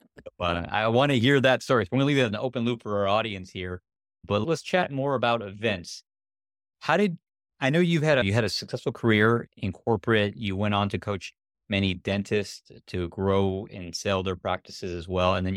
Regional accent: Chicago, Illinois, United States; I think you have one coming up in Chicago later this year, my hometown. I grew up in the Chicago suburbs.

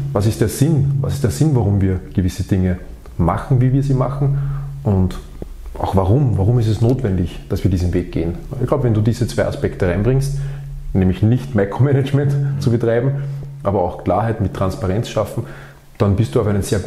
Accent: Austria; ich komme aus der Alpenrepublik. Also ich bin ja in den Bergen zu Hause, nicht wirklich am Rand der Berge.

